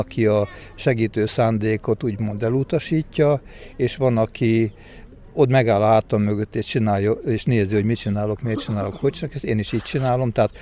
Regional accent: Veszprém, Veszprém County, Hungary; born there; tehát én már Veszprémben születtem, de nagyon sok szál költ vissza Debrecenhez, és hát reformátusnak vagyok köröztölve.

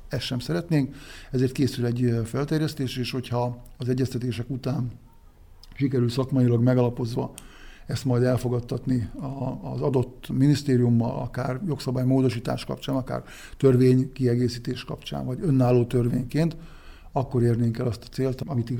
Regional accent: Sátoraljaújhely, Borsod-Abaúj-Zemplén, Hungary; ebben az esetben nekem Sátorajúhelyet kell képviselnem. Tudom, hogy mi a jó ezeknek az embereknek, itt születtem, itt éltem, és itt vagyok polgármester 22 éve

